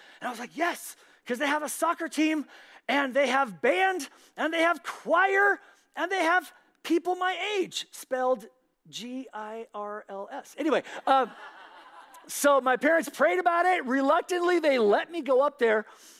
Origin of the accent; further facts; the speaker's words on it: Spain; something you may not know about me, I was born and raised in Spain